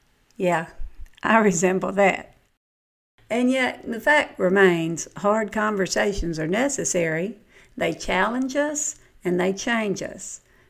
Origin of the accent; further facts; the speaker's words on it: Southern United States, United States; accent: Southern; It's my accent, for better or worse.